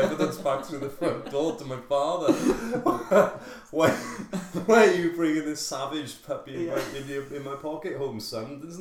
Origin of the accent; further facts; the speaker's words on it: Merthyr Tydfil, Wales, United Kingdom; The misery of being Irish, I guess, and Catholic, and and then Merthyr on top.